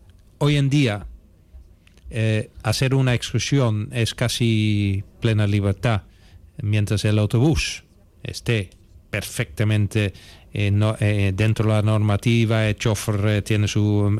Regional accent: Netherlands; now in Spain; Hay una zona que es la zona roja en el país de origen, de donde yo provengo. Aunque me siento muy europeo y medio canario.

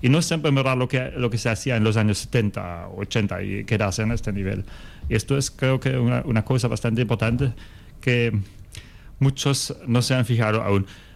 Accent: Baden-Baden, Baden-Württemberg, Germany; Spanish is a second language; yo veo que en mi pueblo de Alemania, que se llama Baden-Baden

